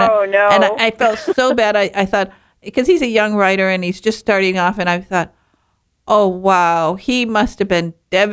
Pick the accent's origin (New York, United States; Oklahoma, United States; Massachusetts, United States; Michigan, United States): Michigan, United States; Yeah, I come from Northern Michigan. And and so that was a favorite pie up there because of course we grew the most wonderful strawberries.